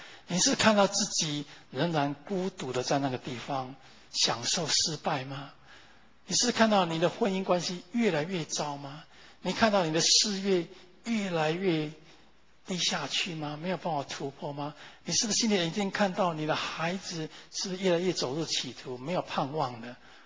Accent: Taiwan; 我记得我小时候在台湾看那爱之船

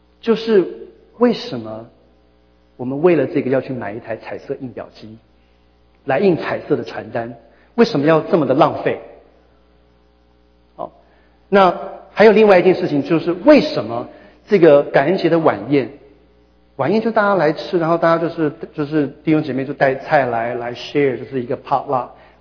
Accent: Taiwan; now in East Lansing, United States; 我跟我太太回台湾的时候我是从台湾来的

